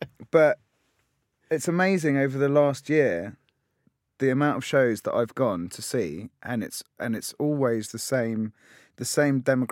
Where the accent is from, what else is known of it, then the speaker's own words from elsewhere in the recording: Tottenham, London, United Kingdom; I grew up in Tottenham in North London, which is like not the best of areas.